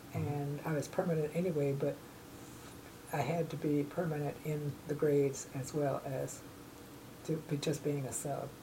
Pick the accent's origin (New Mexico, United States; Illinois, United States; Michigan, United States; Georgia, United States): Illinois, United States; Chicago; born there; I was born in Chicago.